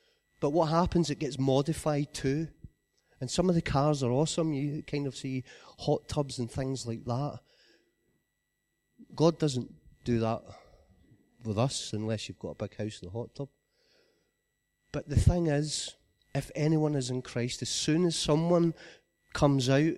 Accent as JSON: {"language": "English", "region": "Scotland", "country": "United Kingdom", "also_born_or_lived": "England", "said": "Yeah, so I'm from West Lothian, where every garden has a pit bull"}